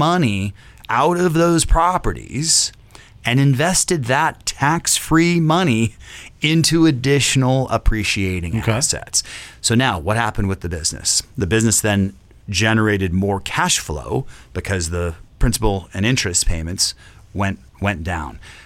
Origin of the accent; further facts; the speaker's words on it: California, United States; I'm from California, as you all know. I'm from Southern California.